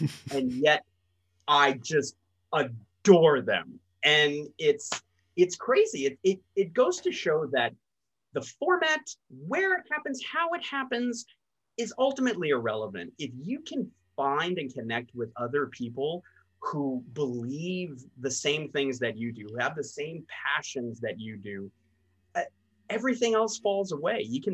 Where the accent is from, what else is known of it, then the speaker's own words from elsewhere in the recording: Staten Island, New York, United States; hey, I'm a kid from Staten Island who is probably, I was 18 at the time, 19 at the time.